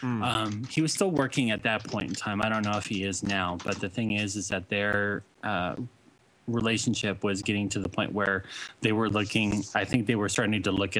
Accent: Rancho Cucamonga, California, United States; He grew up in Upland and I grew up in Rancho.

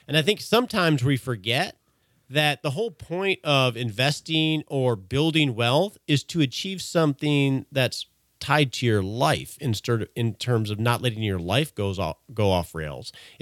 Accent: Texas, United States; We're both from Texas, man.

